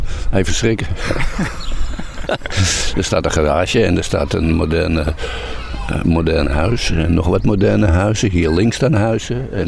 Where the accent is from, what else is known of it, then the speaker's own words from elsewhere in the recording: Amsterdam, North Holland, Netherlands; De vorige keer waren we in Tuindorp-Ossaan, de wijk waar ik ben opgegroeid.